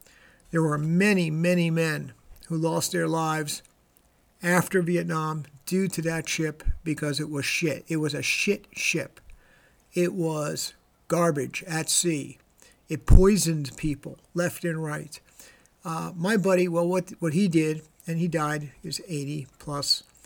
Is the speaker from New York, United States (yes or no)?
yes; New York City, New York, United States; It would appear as though the New York City, and I'm from New York, had a rainout parade.